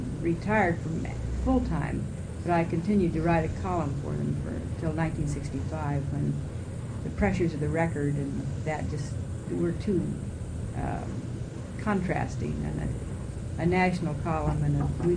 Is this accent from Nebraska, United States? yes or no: yes; Beatrice, Nebraska, United States; I was born in Omaha, Nebraska, but that was just because the hospital was there. And I grew up in Beatrice, Nebraska.